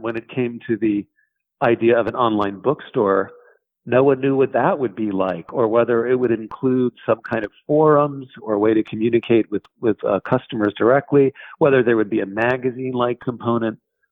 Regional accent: New York City, New York, United States; also born or lived in Portland, Oregon; I'm from New York and have spent most of my life there, but I was actually living in Portland, Oregon.

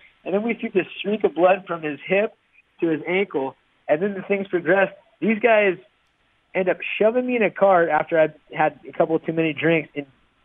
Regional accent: Isla Vista, California, United States; born there; So I was born in Isla Vista, and I had my 21st birthday in Isla Vista.

